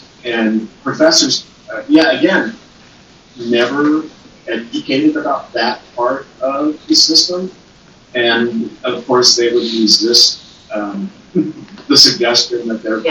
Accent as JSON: {"language": "English", "country": "United States", "said": "I'm American, you are both Canadian, right?"}